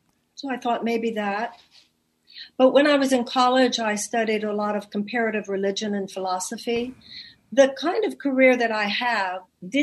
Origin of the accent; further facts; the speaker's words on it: Houston, Texas, United States; Houston, Texas. I was born and raised in Houston.